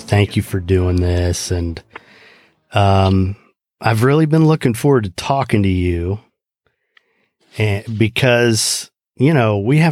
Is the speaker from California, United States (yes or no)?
no; Indiana, United States; now in West Palm Beach, United States; I grew up in Indiana, so, you know, I came to the facility here in West Palm Beach, where I've been ever since.